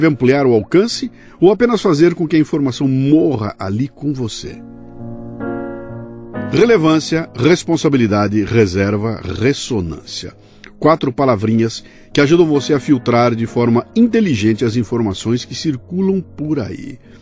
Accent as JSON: {"language": "Portuguese", "town": "Bauru", "region": "São Paulo", "country": "Brazil", "said": "eu sou de Bauru e falo porta."}